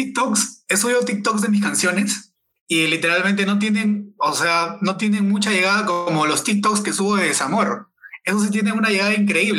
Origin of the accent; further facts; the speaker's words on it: Lima, Peru; Soy de Lima, toda la vida vivo en Lima, tengo familia en Chincha, tengo familia en Amazonas, tengo familia en todo lado, en realidad está regada mi familia por todos lados del Perú